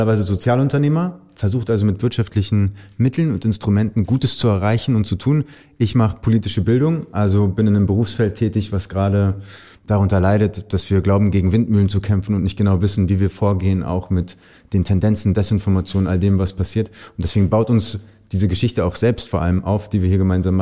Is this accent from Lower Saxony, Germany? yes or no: no; Berlin, Germany; ich kann das jetzt manchmal nicht als Berliner